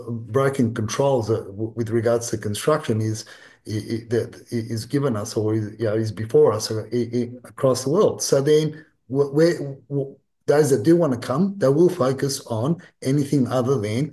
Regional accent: Sydney, New South Wales, Australia; we grew up in Sydney where there was from 3 4 million people to now

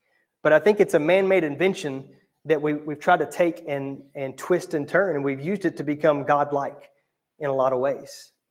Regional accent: United States; I'm an American. I love privacy, right?

